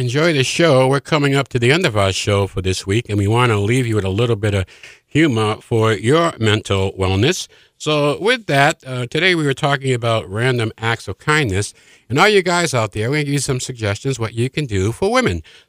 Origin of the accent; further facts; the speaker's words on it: Midwest, United States; Folks, we're from the Midwest. You know, we talk in elevators.